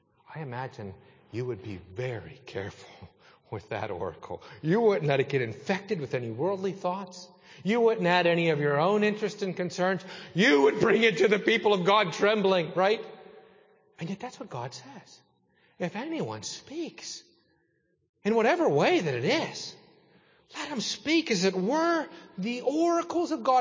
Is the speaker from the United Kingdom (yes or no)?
no; Salzburg, Austria; English is a second language; I don't know about you, but growing up in Salzburg, man, if we borrowed something, I hated it.